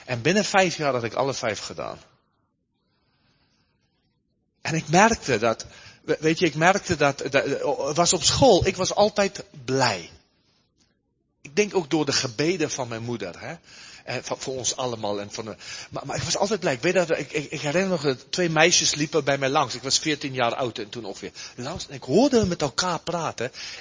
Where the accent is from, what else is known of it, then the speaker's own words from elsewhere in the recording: South Africa; now in Germany; Ik kom uit Zuid-Afrika, voor die het niet weten. Dan merk je al, ik woon in Duitsland, dus dan merk je mijn taal is helemaal door elkaar. Ik heb gestudeerd in Engels.